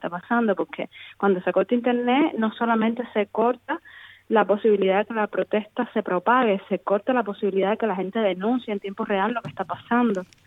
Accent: Cuba; moved away; yo me fui de Cuba en enero de 2021

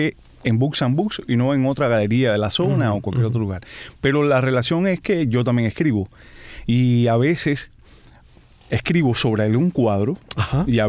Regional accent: Havana, Cuba; la parte sur de La Habana. Yo tuve una infancia muy linda porque en el lugar donde nacimos había muchos niños de la misma edad.

